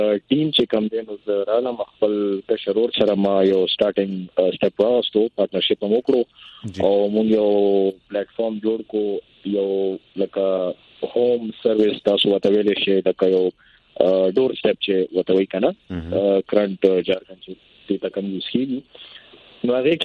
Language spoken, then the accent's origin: Pashto; Peshawar, Khyber Pakhtunkhwa, Pakistan; زه بیسیکلی د پېښور اوسیدونکی یم